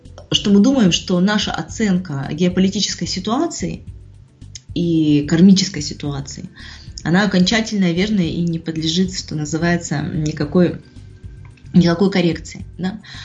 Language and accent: Russian; Ukraine; то есть я сама с Украины, у меня там братья сейчас на Украине